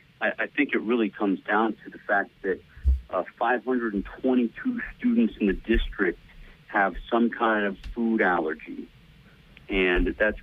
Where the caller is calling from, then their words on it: Danbury, Connecticut, United States; Hey, I'm calling in from Danbury, Connecticut.